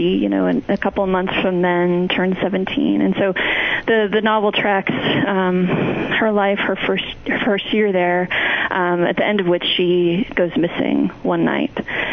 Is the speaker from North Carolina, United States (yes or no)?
no; Sedona, Arizona, United States; also born or lived in Cottonwood / Clarkdale; I grew up in Sedona, Arizona, pretty famous town now. But I went to high school in the nearby towns of Cottonwood and Clarkdale.